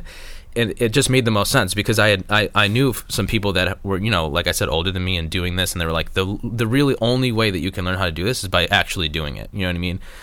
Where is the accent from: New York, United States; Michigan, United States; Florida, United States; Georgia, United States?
New York, United States; Rochester; I'm from Rochester, New York, upstate.